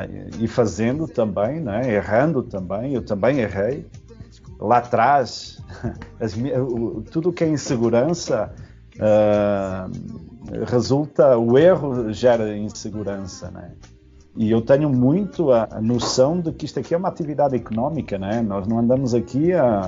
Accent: Portugal; Eu trago muita comparação para Portugal, porque aquilo é o meu país de origem.

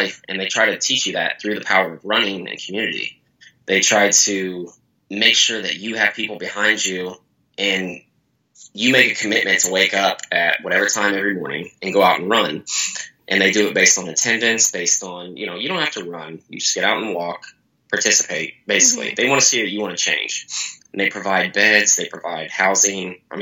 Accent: Dayton, Ohio, United States; moved away as an adult; now in Indianapolis, United States; I'm originally from Dayton, Ohio. And I came here trying to get away from everything, came to Indianapolis.

